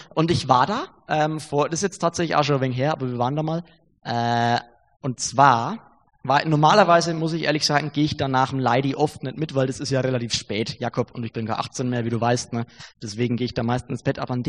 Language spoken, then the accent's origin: German; Rodenburg, Germany; Rodenburg, also ich komme aus Rodenburg, wissen ja einige vielleicht. Rodenburg ist relativ klein und Rodenburg ist ziemlich schön